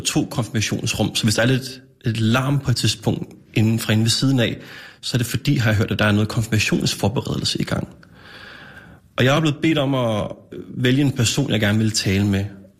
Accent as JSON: {"language": "Danish", "town": "Copenhagen", "region": "Capital Region of Denmark", "country": "Denmark", "tie": "born or raised there", "said": "min opvækst og mit liv i urbanplanen på Amager, et socialt boligbyggeri, og så et socialt udsat område, i hvert fald den periode, hvor jeg voksede op i 90'erne og 00'erne."}